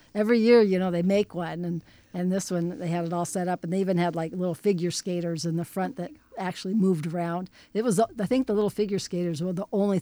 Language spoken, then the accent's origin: English; Fairbanks, Alaska, United States; now in Wrangell, United States; We love Wrangell. Like I said, I'm from Fairbanks. It gets very, very cold and snowy, and it's so nice to do flowers here compared to Fairbanks.